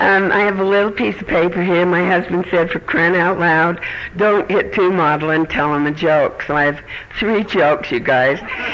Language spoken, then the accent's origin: English; Ogden Canyon, Utah, United States; I grew up in Utah, and I've always lived here.